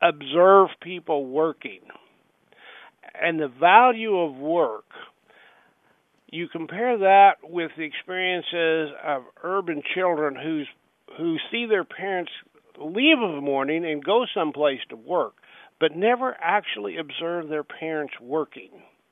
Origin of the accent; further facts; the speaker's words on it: Missouri, United States; You know, I come from Missouri, a small town in Missouri, and you know, I've had my fair share of being described as a hick or a hillbilly because I do have a different speech pattern